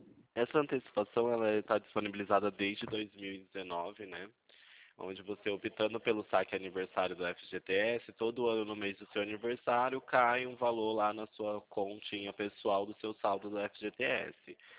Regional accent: Itu, São Paulo, Brazil; Eu sou de Itu, São Paulo.

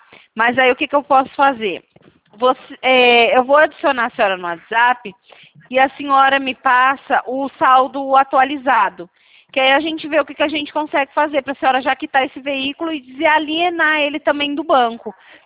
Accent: Presidente Prudente, São Paulo, Brazil; Eu sou aqui de Presidente Prudente.

